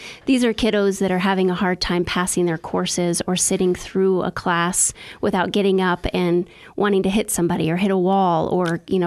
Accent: Prescott, Arizona, United States; I was born and raised in Prescott

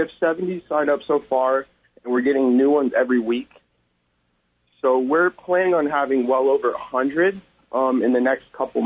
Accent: California, United States; now in Prescott, United States; We're both originally from California, so we're California refugees here in Arizona.

